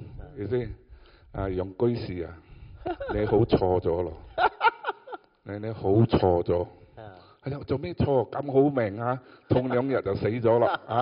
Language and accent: English; Johor Bahru, Johor, Malaysia; I went down to Johor Bahru, my hometown.